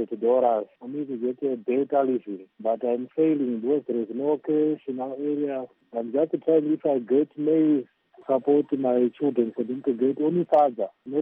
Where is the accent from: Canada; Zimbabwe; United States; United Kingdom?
Zimbabwe; Guruve, Mashonaland Central; I'm from Guruve and Fumbi Pools.